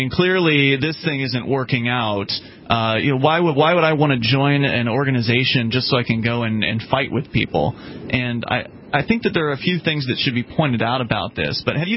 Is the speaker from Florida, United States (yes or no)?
yes; Sarasota, Florida, United States; again, I come from Sarasota, Florida